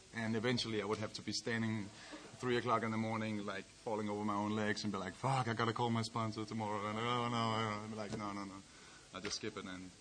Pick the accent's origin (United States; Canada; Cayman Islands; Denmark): Denmark; Copenhagen, Capital Region of Denmark; English is a second language; I am from Copenhagen, not too far away. It's my first... I love you too. All of y'all. It's my first visit to Stockholm.